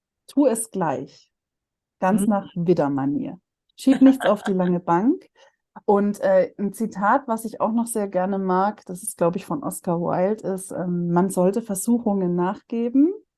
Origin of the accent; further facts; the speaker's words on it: Würzburg, Bavaria, Germany; Ich bin ursprünglich aus Würzburg.